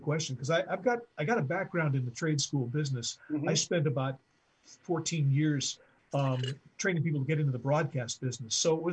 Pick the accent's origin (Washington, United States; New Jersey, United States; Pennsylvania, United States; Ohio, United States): Washington, United States; Seattle; But see, I'm from Seattle, and we got mountains on both sides, so it's useless.